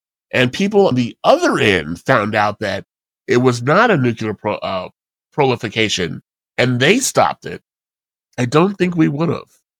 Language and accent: English; California, United States; And I don't, of course, because I'm from California for the most part.